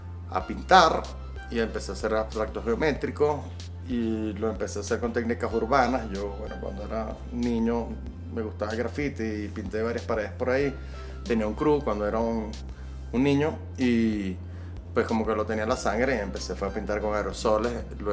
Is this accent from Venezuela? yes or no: yes; Venezuela; moved away as an adult; also born or lived in Spain; yo soy venezolano, estaba viviendo en España hasta hace unos meses. Estoy pensando en venirme para acá a vivir a la Ciudad de México.